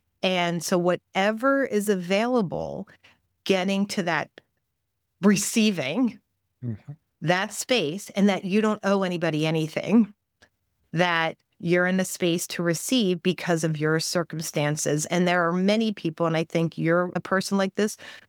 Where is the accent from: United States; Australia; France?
United States; Pittsburgh, Pennsylvania; I'm from Pittsburgh, Pennsylvania. So they had us all there.